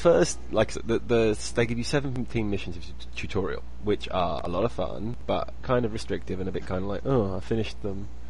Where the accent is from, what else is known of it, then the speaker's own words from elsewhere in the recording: England, United Kingdom; We're sarcastic English people.